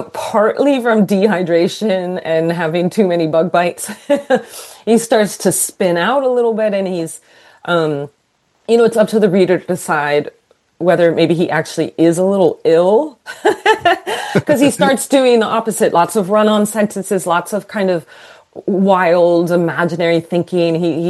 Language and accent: English; Greenwich, Connecticut, United States; So this was a trend I saw myself growing up in Greenwich, Connecticut.